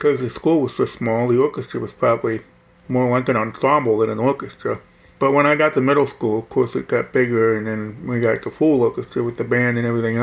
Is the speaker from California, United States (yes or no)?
no; Carlisle, Pennsylvania, United States; So I was born in Carlisle and then immediately transferred to a bigger hospital. But I grew up in Carlisle, Pennsylvania, a small town.